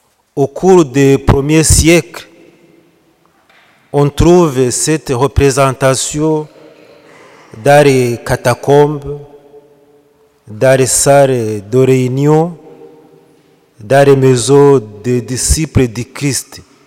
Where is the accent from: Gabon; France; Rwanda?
Rwanda; Et même chez nous, au Rwanda, il y a des bergers qui appellent les vaches